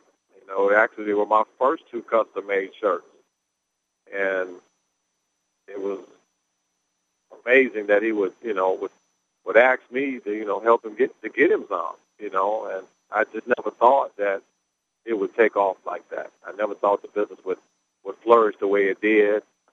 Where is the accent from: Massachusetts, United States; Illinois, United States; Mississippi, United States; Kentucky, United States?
Illinois, United States; Chicago; also born or lived in Memphis; for me is because I am from Chicago and I lived in Memphis, a lot of my friends who were playing in the NBA